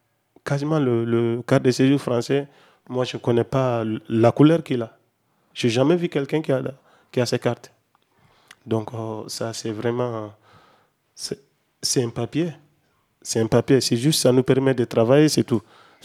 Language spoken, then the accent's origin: French; Mali; now in France; Pourquoi je suis malien, Mali, ça fait partie des pays qui sont colonisés par la France.